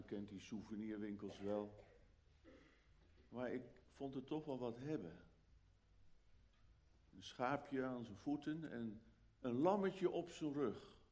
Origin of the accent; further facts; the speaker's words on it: The Hague, South Holland, Netherlands; Ik zie het zomaar weer voor me, de stad Den Haag waar ik ben geboren en getogen.